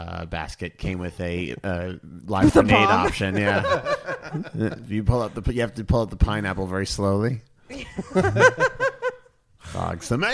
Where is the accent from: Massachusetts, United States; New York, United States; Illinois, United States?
Massachusetts, United States; Boston; I was a very decent ice hockey player growing up in Boston